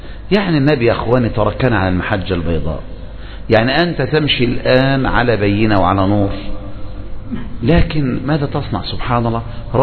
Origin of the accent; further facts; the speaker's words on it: Egypt; مثلا عندنا في مصر حصل ايه؟